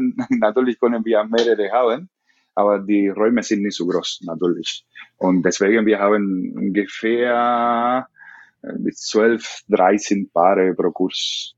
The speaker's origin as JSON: {"language": "German", "town": "Esmeralda", "region": "Camagüey", "country": "Cuba", "tie": "born or raised there", "second_language": "German", "said": "Ich bin in Camagüey geboren. Ich bin in Camagüey. Camagüey ist eine Stadt in der Mitte von den Inseln ungefähr, von Havanna Richtung Ost, in der Mitte 500 Kilometer weit weg oder 500 Kilometer entfernt von Havanna. Da habe ich geboren. Ich habe gewohnt in Esmeralda."}